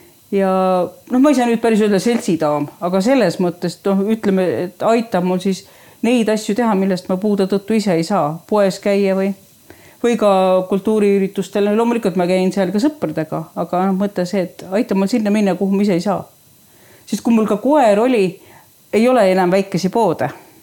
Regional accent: Pöide, Saare County, Estonia; Ma olen pöid, et Oti mõisest.

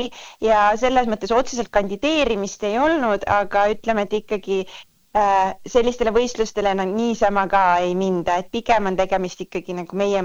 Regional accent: Saare County, Estonia; me räägime, et me oleme väikeselt Saaremaalt

